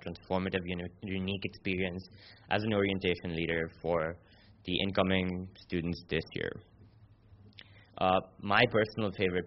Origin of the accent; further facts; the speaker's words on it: Dubai, United Arab Emirates; now in East Lansing, United States; I was born and raised in Dubai, UAE. About a year ago, I left my home, I left my everything. I left my friends, family, everyone that I could probably call home, back home in Dubai